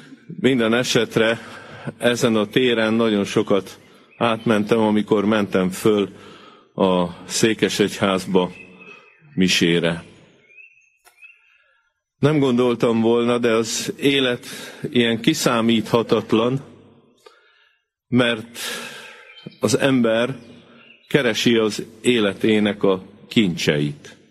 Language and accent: Hungarian; Debrecen, Hajdú-Bihar, Hungary; ott, ahonnan én jövök, Debrecenben ott elég kevés van.